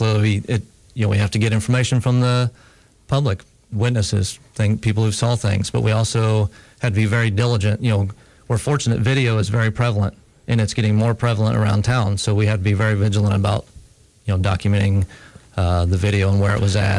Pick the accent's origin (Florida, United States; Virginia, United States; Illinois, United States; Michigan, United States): Illinois, United States; Monticello; Monticello, Illinois.